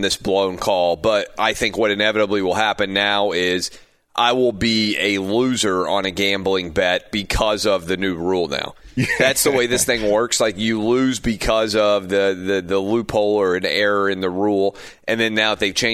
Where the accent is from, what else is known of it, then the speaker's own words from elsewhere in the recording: Tennessee, United States; my home state of Tennessee is debating whether or not to allow sports gambling.